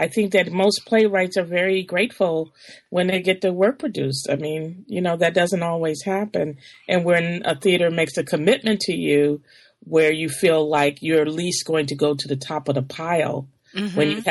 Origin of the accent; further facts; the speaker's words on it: Chicago, Illinois, United States; because first of all, I'm from Chicago originally.